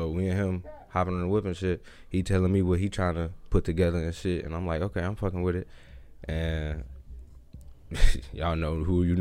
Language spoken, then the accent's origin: English; Michigan, United States; Well, I grew up off Schoolcraft in Greenfield, so I'm right there off Southfield. Type shit. I grew up there. Stayed there for about 18 years.